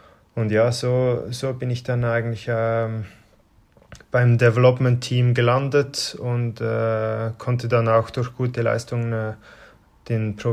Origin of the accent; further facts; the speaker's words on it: Switzerland; In dem Dorf, wo ich aufgewachsen bin, hat der lokale Verein, Radsportverein, immer so Kinderrennen organisiert, einmal im Jahr.